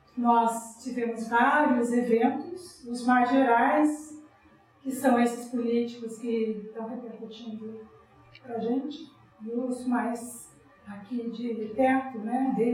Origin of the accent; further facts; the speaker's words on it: Rio Grande do Sul, Brazil; born there; also born or lived in São Paulo; eu morei 22 anos em São Paulo, mas eu nasci no Rio Grande do Sul, na beira do Rio Caí, né?